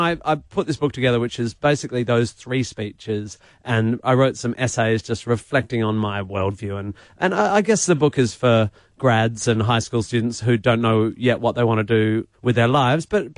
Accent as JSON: {"language": "English", "town": "Perth", "region": "Western Australia", "country": "Australia", "said": "I come from Perth. I'm a largely self-taught muso."}